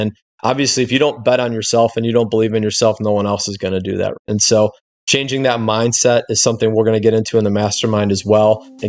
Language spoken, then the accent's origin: English; Cleveland, Ohio, United States; I'm from Cleveland, Ohio. And we met in Mesa, Arizona.